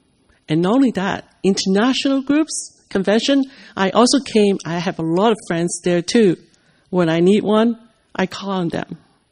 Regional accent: Sudbury, Ontario, Canada; I'm from Sudbury, Ontario, Canada.

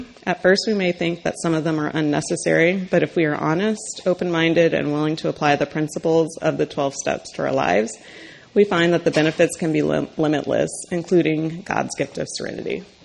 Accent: San Diego, California, United States; from San Diego.

